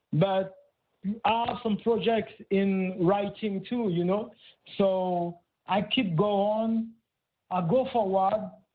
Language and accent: English; Réunion; You know, I'm from Reunion Island, an island in East Africa